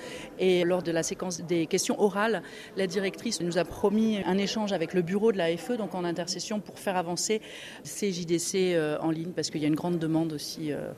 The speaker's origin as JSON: {"language": "French", "country": "France", "said": "nous avons, en tant que Français de l'étranger, presque que des polypensionnés"}